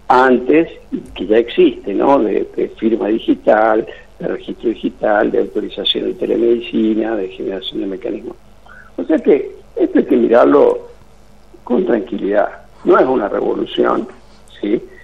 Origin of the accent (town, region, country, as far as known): Argentina